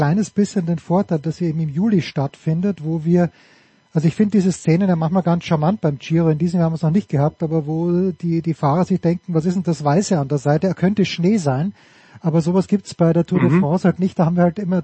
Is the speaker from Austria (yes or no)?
yes; Austria; als Österreicher hat man eher auf die Amateure geschaut